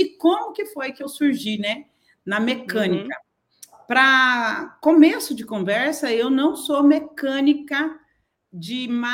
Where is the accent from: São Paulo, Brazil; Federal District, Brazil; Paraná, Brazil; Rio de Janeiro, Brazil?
Paraná, Brazil; Apucarana; De Apucarana, no Paraná.